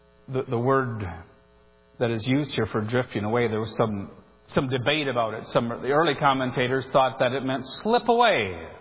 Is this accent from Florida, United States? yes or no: no; Edgerton, Minnesota, United States; Every time when I drive back to my hometown of Edgerton, Minnesota, I have to drive on the bridge that's over the great Mississippi River.